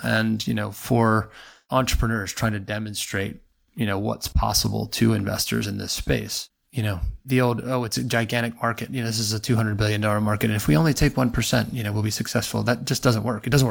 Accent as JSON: {"language": "English", "country": "United States", "moved": "as an adult", "lives_now": "United Kingdom", "said": "and you can tell by my funny accent, I'm an American. So I spent, you know, 10 years working in the US healthcare system before coming here for the last 11 years working in the UK and Europe."}